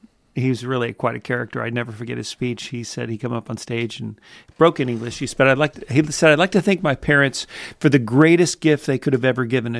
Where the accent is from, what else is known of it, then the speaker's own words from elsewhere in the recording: Kansas, United States; born there; also born or lived in Texas; So I was born in Kansas, but my mother moved city, town to town, state to state, just trying to make a living. So I grew up in, you know, a dozen different states.